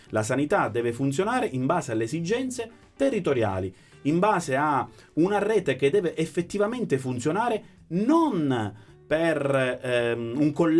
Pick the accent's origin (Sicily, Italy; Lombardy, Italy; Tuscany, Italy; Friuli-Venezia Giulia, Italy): Sicily, Italy; Gela; born there; Ha raccontato la storia di una coppia di siciliani, tra l'altro di Gela, okay, quindi della mia città natale